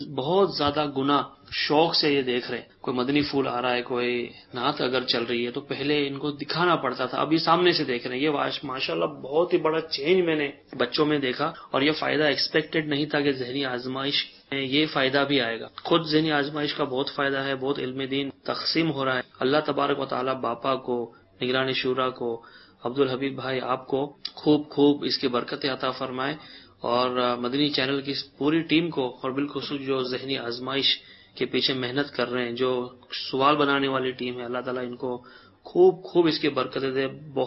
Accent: India; now in Dubai, United Arab Emirates; میں دبئی سے بات کر رہا ہوں اور میرا تعلق انڈیا سے ہے. میں چارٹرڈ اکاؤنٹنٹ ہوں انڈیا سے

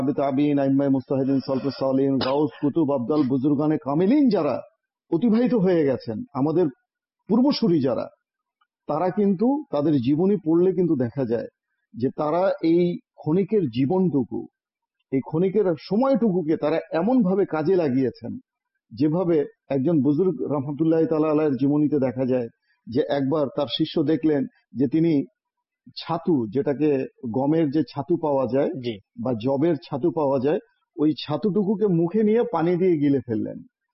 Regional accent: Barisal, Barisal Division, Bangladesh; আমার বাড়ি বরিশাল

